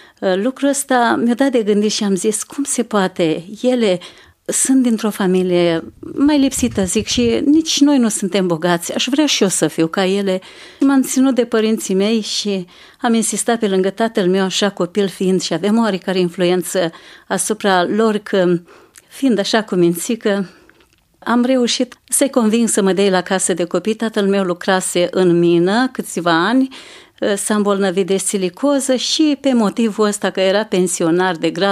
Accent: Iacobeni, Botoșani County, Romania; born there; Din Moldova, din județul Botoșani, satul Iacobeni, comuna Dengeni. M-am născut într-o familie de țărani, 4 copii am fost, eu am fost cea mai mare dintre frați.

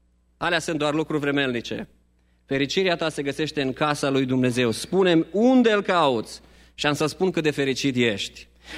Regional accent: Romania; noi cei care am crescut în România.

